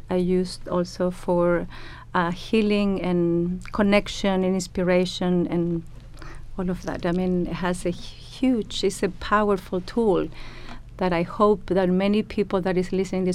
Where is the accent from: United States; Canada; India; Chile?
Chile; I grew up in Chile in the, you know, 80s also. We live a dictatorship. Mm. I was living in a dictatorship for 17 years.